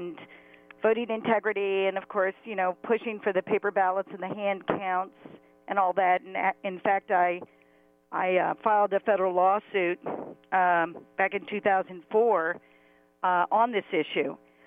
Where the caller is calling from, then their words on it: Philadelphia, Pennsylvania, United States; from Philadelphia.